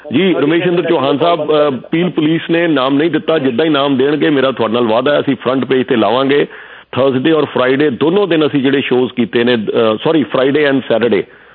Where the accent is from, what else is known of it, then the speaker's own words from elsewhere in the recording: Punjab, India; also born or lived in South India; now in Canada; ਅਸੀਂ ਪੰਜਾਬ ਤੋਂ ਹਾਂ।